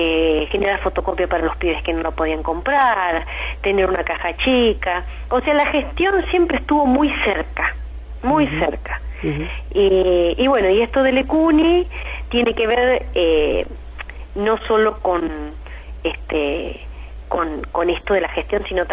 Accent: Venado Tuerto, Santa Fe, Argentina; yo vengo en realidad de una familia, mis viejos, de Venado Tuerto, yo soy oriunda de Venado Tuerto

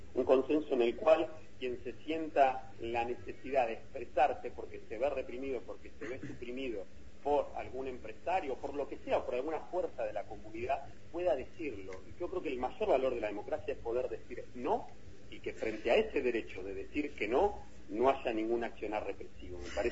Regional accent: Argentina; esto como argentinos ya lo vivimos y nos costó muy caro

